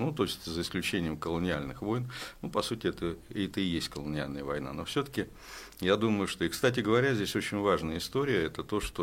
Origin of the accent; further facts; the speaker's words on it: Moscow, Russia; moved away as an adult; я москвич, я всю жизнь, вот, за исключением последнего года, прожил в Москве.